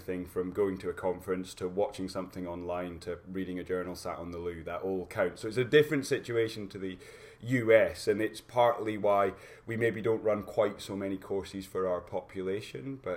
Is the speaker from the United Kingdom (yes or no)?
yes; United Kingdom; I'm a physiotherapist from the United Kingdom.